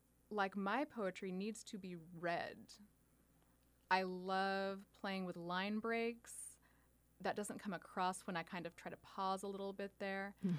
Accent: United States; For me, I think as an American, I was experiencing a lot of things that maybe some British people didn't.

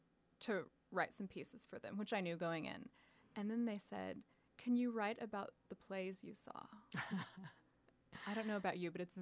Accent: United States; For me, I think as an American, I was experiencing a lot of things that maybe some British people didn't.

